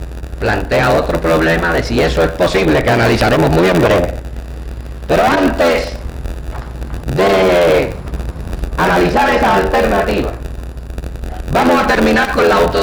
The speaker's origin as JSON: {"language": "Spanish", "town": "Mayagüez", "country": "Puerto Rico", "tie": "born or raised there", "said": "Yo, mayagüezano, tengo derecho de participar en la autodeterminación de Puerto Rico, mi nación, pero no de Mayagüez, mi pueblo"}